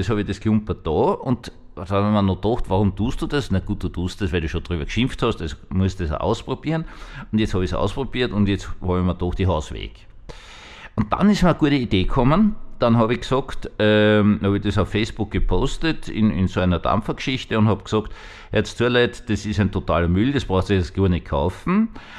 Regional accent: Baden-Württemberg, Germany; Ich bin Schwabe

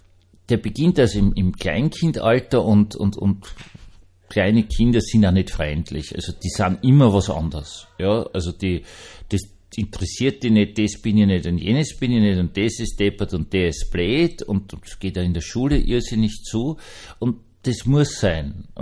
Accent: Vienna, Austria; Also das kann man nur als Wiener verstehen.

